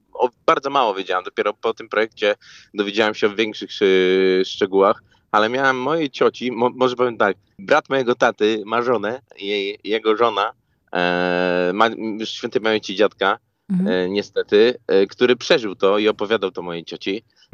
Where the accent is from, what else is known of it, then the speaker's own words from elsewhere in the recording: Suwałki, Podlaskie Voivodeship, Poland; ja pochodzę z Suwałk, ale trzymaliśmy się po prostu w jednej paczce znajomych